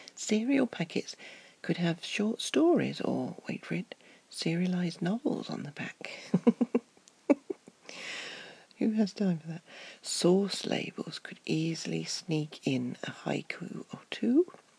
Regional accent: United Kingdom; I think we're good at those as British.

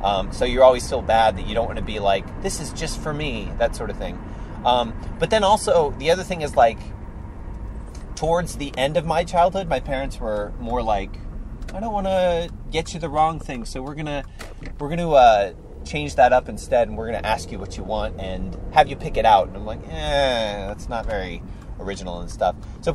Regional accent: Texas, United States; Okay, so I grew up in Texas, which, again, doesn't get traditionally cold.

